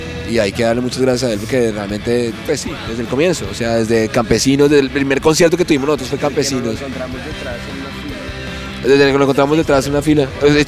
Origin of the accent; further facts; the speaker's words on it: Colombia; Y realmente es la primera vez que salimos de Colombia y estamos extremadamente felices de poder estar al lado del mar